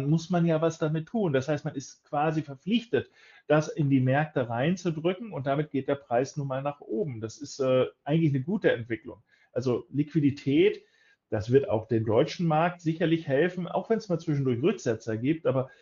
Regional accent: Japan; auch wenn man als Japaner Gut, ich sehe jetzt nicht rein japanisch aus, gebe ich zu, aber wenn ich aus Japan dann in japanischer Begleitung ins Ausland fliege

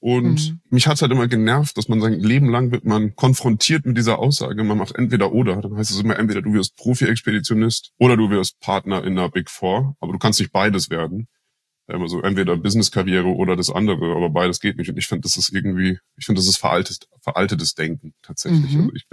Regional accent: Germany; ich bin halt am Alpenrand groß geworden. Die Berge waren mein Zuhause.

